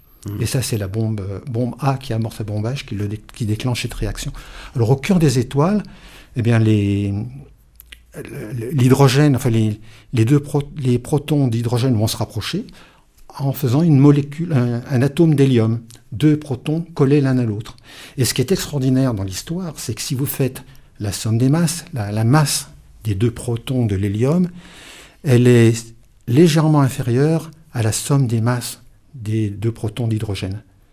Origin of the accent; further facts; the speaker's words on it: Auvergne-Rhône-Alpes, France; et chez moi, en Ardèche, ben